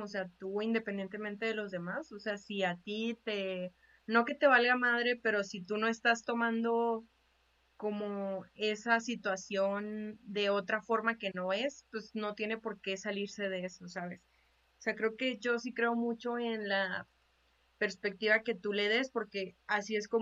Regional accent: Chihuahua, Mexico; tú y yo somos de Chihuahua y sabemos que eso pasa cada 5 minutos

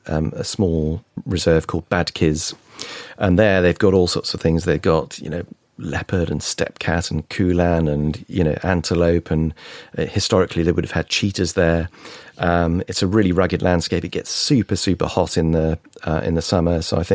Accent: United Kingdom; it was probably all part of growing up and being British and being an intrepid explorer and cameraman.

